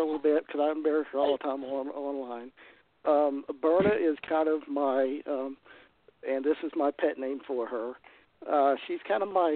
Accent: North Carolina, United States; now in South; But originally I'm from the Triad area of North Carolina.

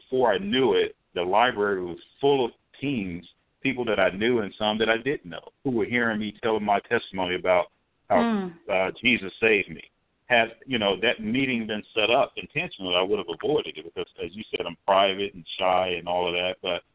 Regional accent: Little Rock, Arkansas, United States; I'm from Little Rock, Arkansas.

